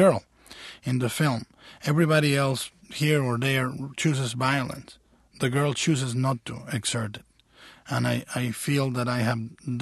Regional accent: Mexico; All of it. I saw basically everything in my daily life. No domestic violence, but I did see a lot of violence on the street. I saw, you know, Mexico is not exactly a very guarded society.

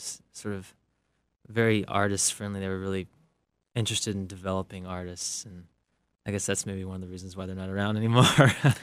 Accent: Alabama, United States; well, I'm from Alabama, so it's closer to home.

